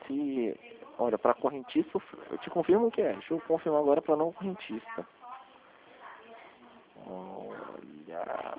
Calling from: Paraná, Brazil; Não, eu falo aqui da região metropolitana de Curitiba

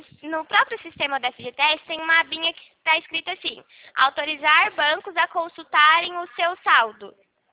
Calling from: Rio Claro, São Paulo, Brazil; Eu falo de Rio Claro, São Paulo.

